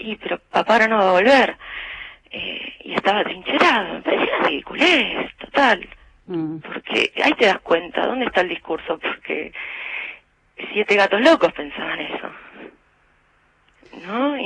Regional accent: Salta, Argentina; born there; yo nací en Salta, ¿no?

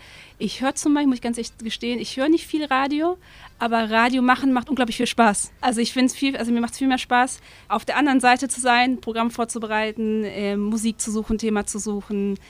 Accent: Germany; accent: German; Klar, die hören dann meinen deutschen Akzent, wenn ich Spanisch rede. Dann wird direkt gefragt, hey, wo kommst du her?

